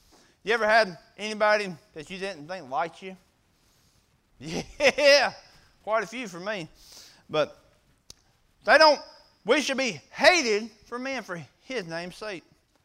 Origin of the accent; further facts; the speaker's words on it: Mississippi, United States; But she said, you're not from around here. I said, no, ma'am, I'm not. I'm from Mississippi.